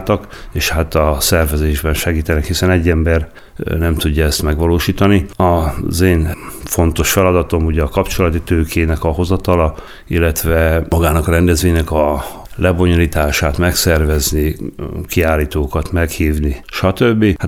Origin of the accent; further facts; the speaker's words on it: Újfehértó, Szabolcs-Szatmár-Bereg, Hungary; ezt itt a szűkebb szülőföldemben Újfehértől is látni kell az embereknek